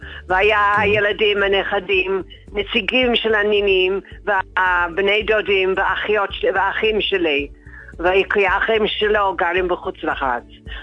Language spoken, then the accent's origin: Hebrew; London, United Kingdom; now in Israel; מלונדון. לפני 46 שנה.